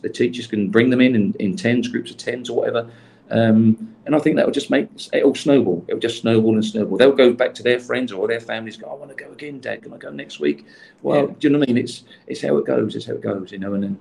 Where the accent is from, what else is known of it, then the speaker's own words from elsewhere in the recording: England, United Kingdom; I'm coming from England, obviously, and everyone's, you know, it's a dream to come to Singapore.